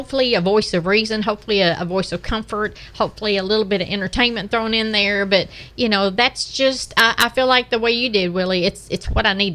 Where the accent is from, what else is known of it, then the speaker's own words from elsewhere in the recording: Princeton, Kentucky, United States; every day when I grew up in Princeton, Kentucky, of course, I was born in 1956.